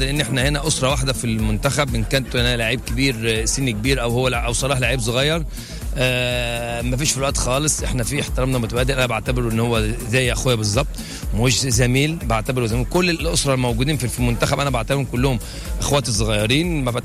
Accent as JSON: {"language": "Arabic", "country": "Egypt", "said": "ودي الحاجه الميزه الوحيده اللي عندنا في مصر"}